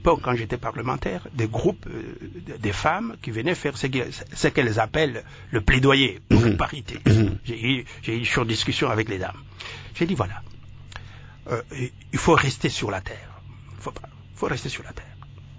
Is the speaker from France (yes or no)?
no; Tshilenge, Kasaï-Oriental, DR Congo; À Sakania, ou chez moi, à Chilengue, ou à Mbujima.